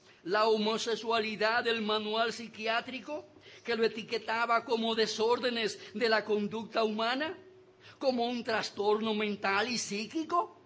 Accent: Dominican Republic; cuál es la cosmovisión de nuestras vidas aquí en el país como sociedad, como pueblo dominicano

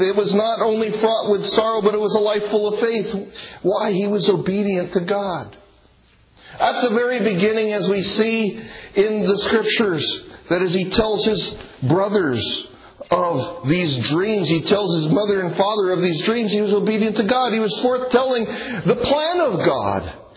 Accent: Dothan, Alabama, United States; People ask me, that's some accent you have. You're from around here. Where are you from? I said, Dothan. Dothan, Alabama.

